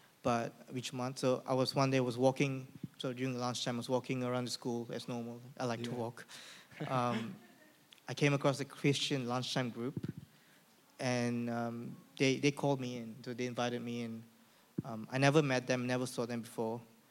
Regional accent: Malaysia; English is a second language; I come from Malaysia, so it's a majority Muslim country. But I come from a family who's Hindu, so I speak Tamil and Malay.

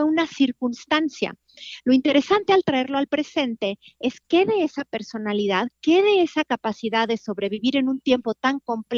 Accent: Mexico; no comprendo por qué nos cuesta tanto trabajo como mexicanos vivir solo de leyendas versus contarnos la verdad

